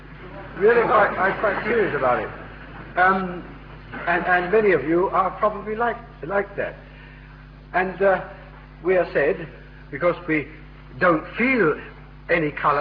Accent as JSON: {"language": "English", "region": "London", "country": "United Kingdom", "tie": "born there", "said": "I was born in the East End of London, the descendants of some 20 generations, and to comfort Christie Davis, all born in wedlock"}